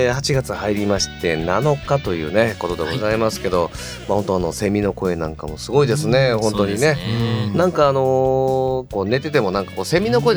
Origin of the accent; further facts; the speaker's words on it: Shikoku, Japan; 僕も四国ですけど、